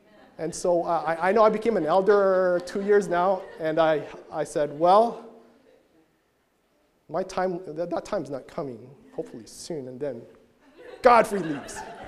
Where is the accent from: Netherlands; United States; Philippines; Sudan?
Philippines; growing up in the Philippines was when I think I was 8 or 9, going to a church in a small town outside the main city. Bacolod City was the main city in an island that's the capital of our province.